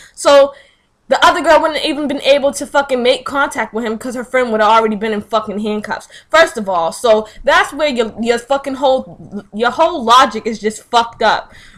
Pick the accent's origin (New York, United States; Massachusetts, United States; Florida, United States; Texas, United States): Massachusetts, United States; Boston; That's all great and dandy, but I'm from Boston